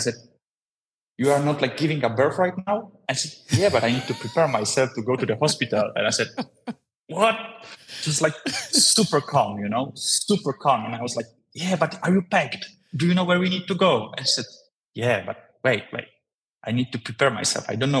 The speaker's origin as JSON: {"language": "English", "town": "Warsaw", "region": "Masovian Voivodeship", "country": "Poland", "tie": "born or raised there", "second_language": "English", "said": "I was born and raised in Warsaw, in Poland, Central Europe."}